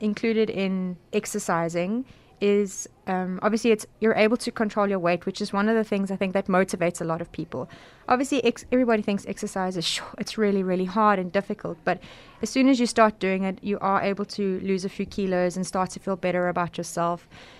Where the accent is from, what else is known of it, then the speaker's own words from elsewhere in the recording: Johannesburg, Gauteng, South Africa; now in Cape Town, South Africa; I've been living in Cape Town for the last 4 years. I'm originally from Johannesburg.